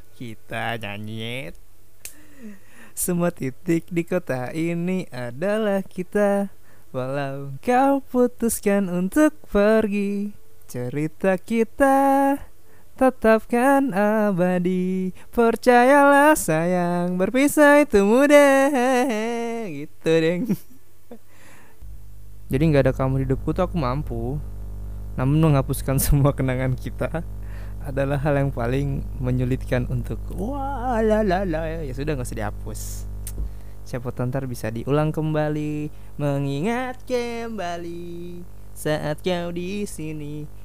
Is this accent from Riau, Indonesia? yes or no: no; Balikpapan, East Kalimantan, Indonesia; untuk kota aku tercinta, Balikpapan, kota beriman.